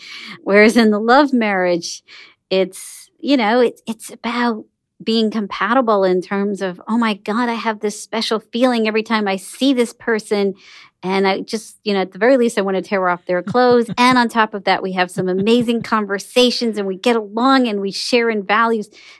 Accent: India; And I, you know, as an Indian, I grew up with tea that had sugar.

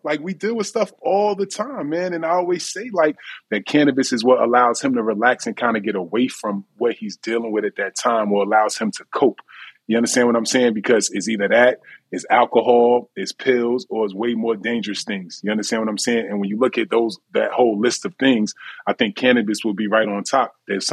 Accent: New Jersey, United States; you know how we are from Jersey, we cocky and just we confident.

